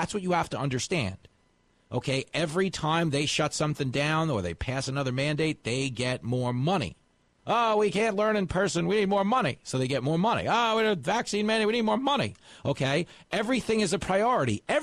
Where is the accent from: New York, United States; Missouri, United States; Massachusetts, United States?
New York, United States; I grew up on Long Island. I went to Levittown Division.